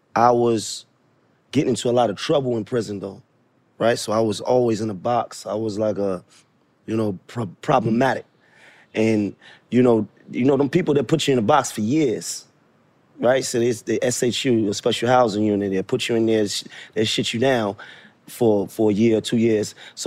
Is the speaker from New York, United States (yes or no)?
yes; Brooklyn, New York, United States; I'm a Knicks fan and Nets fans. I'm from Brooklyn.